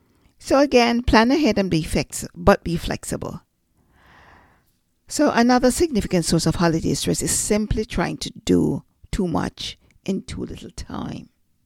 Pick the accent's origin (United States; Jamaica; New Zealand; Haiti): Jamaica; I'm from Jamaica, so I usually enjoy the Jamaican black cake.